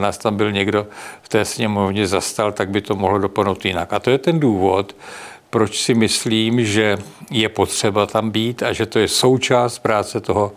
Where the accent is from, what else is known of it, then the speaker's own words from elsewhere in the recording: Prague, Czechia; Navíc jsem rodilý Pražan a žiju tu už nějaký pátek